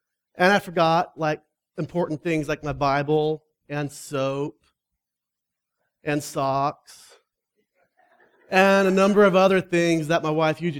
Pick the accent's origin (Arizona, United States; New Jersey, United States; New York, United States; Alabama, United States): Arizona, United States; Phoenix; now in Prescott, United States; actually born and raised in Phoenix